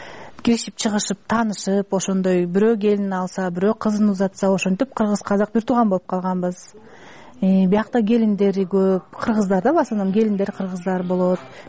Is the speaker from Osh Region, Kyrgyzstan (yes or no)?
no; Kant, Chuy Region, Kyrgyzstan; now in Kazakhstan; Менин папам казак, мамам кыргыз, кегетеликтен кегетелик. Өзүм кантта туулуп өскөнмүн.